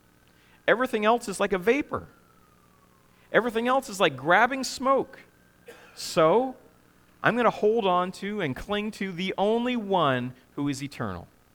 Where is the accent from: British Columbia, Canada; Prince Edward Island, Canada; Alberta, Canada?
Prince Edward Island, Canada; ah, I'm glad to be an Islander. You know, New Brunswick's great. Nova Scotia's okay.